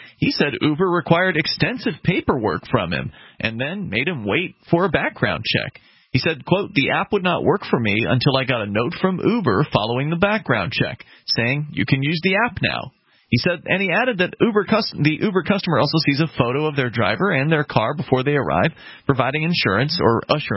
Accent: Florida, United States; born there; I was born in Florida.

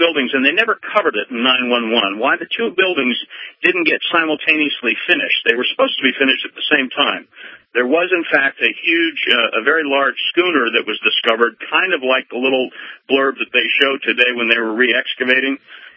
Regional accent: Manhattan, New York, United States; I was born and raised in Manhattan and a little outside of Manhattan. My dad had a restaurant business there for about 30 years. I grew up as a kid there.

